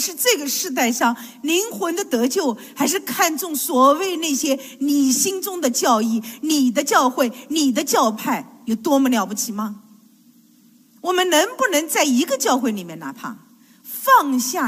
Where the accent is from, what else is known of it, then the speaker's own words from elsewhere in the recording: Shanghai, China; 特别是像我生在上海，然后长在资产阶级家庭